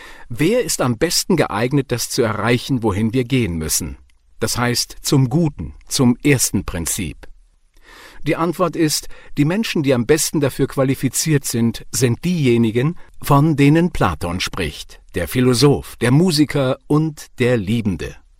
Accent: Greece; German is a second language; woher kommst du? Ich sage, Griechenland.

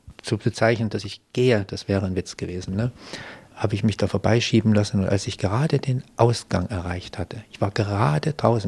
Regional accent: Germany; Das haben die überhaupt nicht begriffen, wie jemand aus Deutschland nach Shirdi kommen kann.

